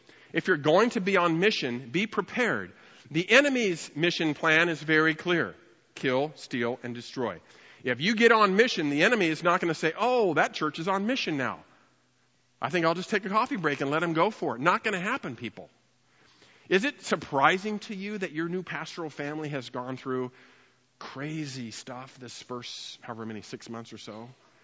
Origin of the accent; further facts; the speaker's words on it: Fresno, California, United States; I mean, I'm from Fresno, so whatever.